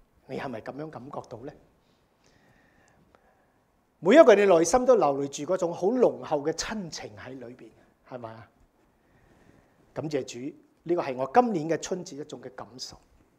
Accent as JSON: {"language": "Cantonese", "country": "United States", "said": "我哋美國人係咪快樂嘅國家啊？"}